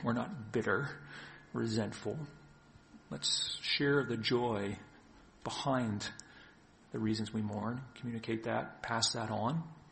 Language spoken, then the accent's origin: English; New Brunswick, Canada; I'm originally from New Brunswick, and then served in Nova Scotia.